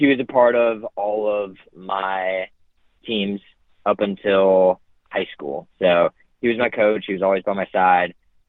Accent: Lake Villa, Illinois, United States; born there; I was born in Lake Villa, Illinois, which is just a small city in northwest Illinois.

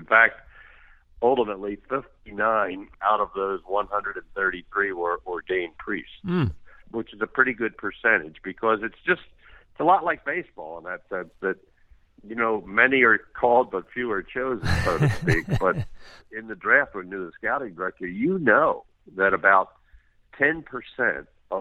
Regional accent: Narberth, Pennsylvania, United States; I was born in Narberth, Pennsylvania, which is a small town, a little small borough right outside Philadelphia. And I grew up there, went to high school there, Lower Merion High School

